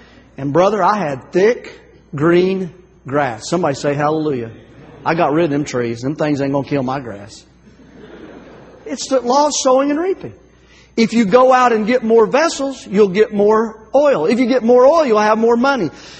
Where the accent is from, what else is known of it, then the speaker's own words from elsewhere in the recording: Soddy Daisy, Tennessee, United States; I'm from Soddy Daisy, so it was no problem for me to go to Knob Noster, okay?